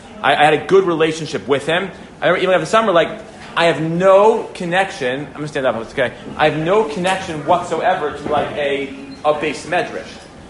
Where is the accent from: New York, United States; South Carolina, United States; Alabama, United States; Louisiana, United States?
New York, United States; New Rochelle; I'm from New Rochelle.